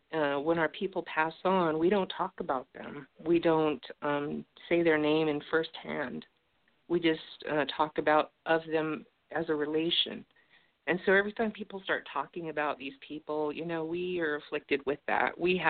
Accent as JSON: {"language": "English", "town": "Schurz", "region": "Nevada", "country": "United States", "tie": "born there", "said": "I'm Northern Paiute. I'm half Paiute. My mom's full-blood Paiute, but my father's from Kentucky. I was born in Shurs"}